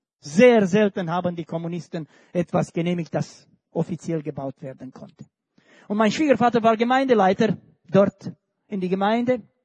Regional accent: Romania; Ich komme bekanntlich aus Rumänien.

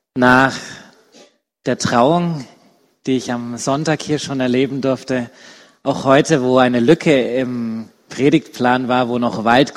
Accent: Nuremberg, Bavaria, Germany; born there; Ich bin geboren in Nürnberg.

